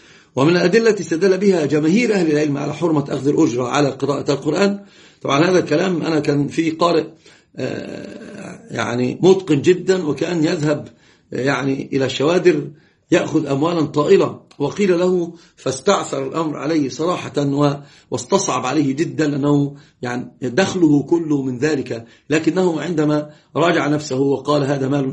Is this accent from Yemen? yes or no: no; Egypt; أجلى صورة متشبعة عندنا في مصر هو استئجار القارئ على المقابر